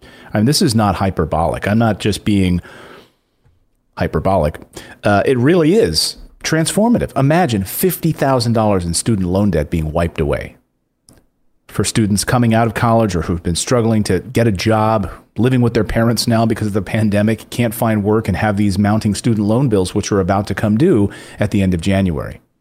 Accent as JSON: {"language": "English", "town": "Philadelphia", "region": "Pennsylvania", "country": "United States", "said": "I'm from Philadelphia."}